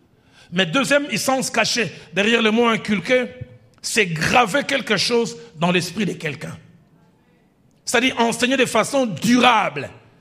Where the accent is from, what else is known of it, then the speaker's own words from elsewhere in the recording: Kinshasa, DR Congo; comme les femmes chez nous à Kinshasa.